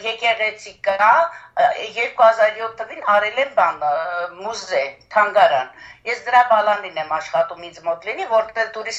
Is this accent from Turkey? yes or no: no; Armenia; հայ եմ, Հայաստանից եմ եկել, և իմ պապիները գնացել են Վանից։